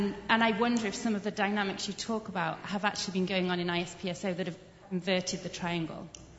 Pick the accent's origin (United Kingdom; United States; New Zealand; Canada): United Kingdom; now in France; I live in France, but I'm obviously British.